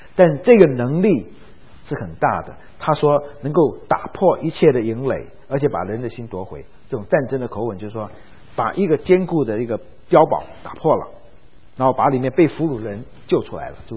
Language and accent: Chinese; China; 我们中国人叫做权谋、权术